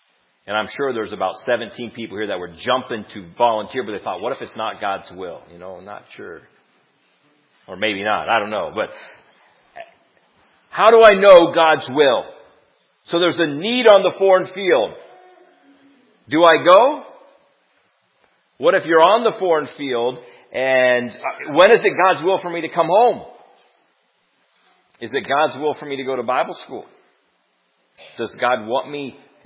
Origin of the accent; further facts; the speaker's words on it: Kalona, Iowa, United States; I grew up in Kelowna, Iowa, and the area churches there did a men's chorus different times, and my dad sang in it.